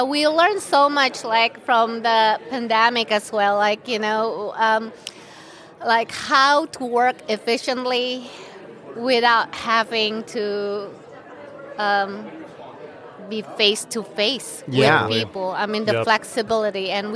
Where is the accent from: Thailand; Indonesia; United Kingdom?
Indonesia; now in United States; And I am originally from Indonesia.